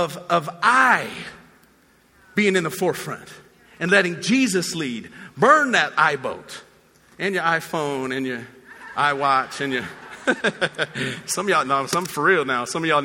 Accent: Colorado, United States; I grew up in Colorado, and so there's this lake. A river ran through our town, and the town sat on a lake.

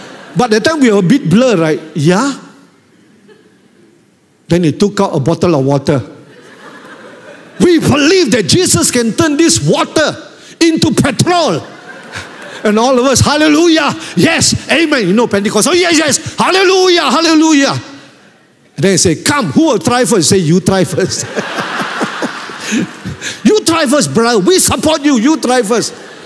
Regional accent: Malaysia; I'm from Malaysia

